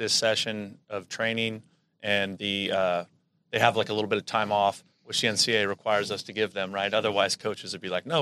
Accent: California, United States; I grew up in the Bay, and, you know, I grew up going to San Jose State games.

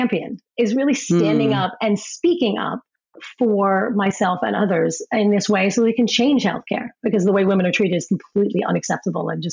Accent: Maryland, United States; we actually changed policy in my home state of Maryland

